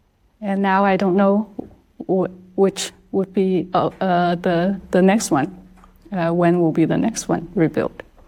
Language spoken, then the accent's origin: English; Guangzhou, Guangdong, China; It's kind of in southern China, but not as south as my hometown Guangzhou, where the sixth ancestor used to live.